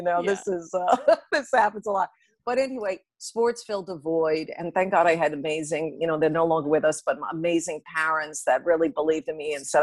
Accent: Long Island, New York, United States; I mean, we grew up in New York on Long Island, and, you know, he'd watch his teams with such passion, and highs and lows.

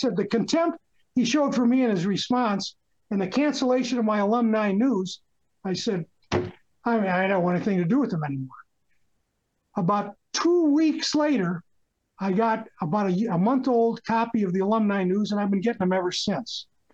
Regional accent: Illinois, United States; I love Utah. Even though I'm from Illinois, I mean, I love Utah a lot.

